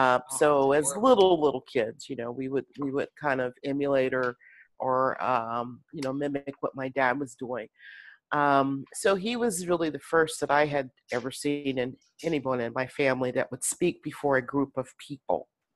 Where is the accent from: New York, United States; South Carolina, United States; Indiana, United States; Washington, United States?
Indiana, United States; also born or lived in Riverside County; now in San Francisco, United States; I have lived the majority of my life in California, first in Southern California, out in Riverside County. And then the last 28 years, I have been here in San Francisco. I'm originally from the great state of Indiana